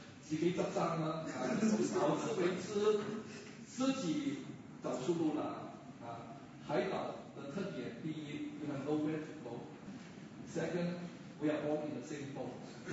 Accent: Hong Kong; 我们香港人说不要做一些离地的工作，

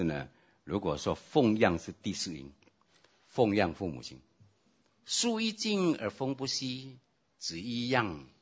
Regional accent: China; 亲爱的弟兄姐妹，我们中国人确实有一句话这么说

